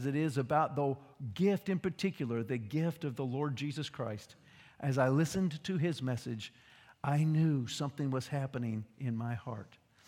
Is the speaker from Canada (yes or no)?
no; Vietnam; the religion I was brought up in Vietnam